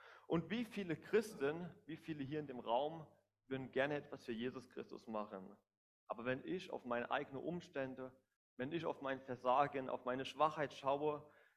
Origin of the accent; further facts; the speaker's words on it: Zweibrücken, Rhineland-Palatinate, Germany; Ursprünglich komme ich aus Zweibrücken, das liegt in Rheinland-Pfalz, bei Kaiserslautern.